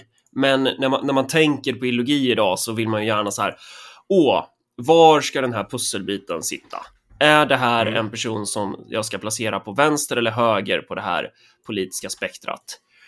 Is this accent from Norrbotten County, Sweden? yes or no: no; Örebro County, Sweden; utan vi är ju närkingar, så vi tror ju inte på liksom någon form av hopp eller luften överlag